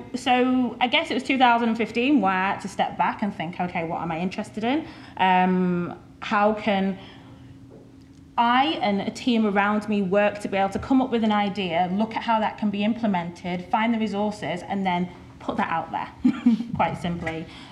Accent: Bradford, Yorkshire and the Humber, United Kingdom; born there; I was born in Bradford.

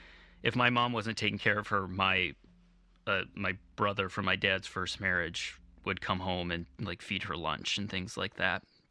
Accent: St. Paul, Minnesota, United States; I'm from St. Paul, Minnesota.

